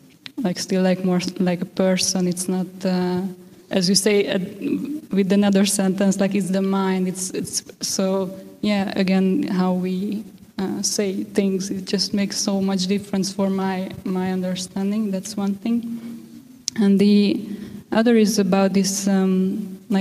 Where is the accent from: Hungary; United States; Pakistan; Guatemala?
Hungary; English is a second language; like in Hungary, because I'm from Hungary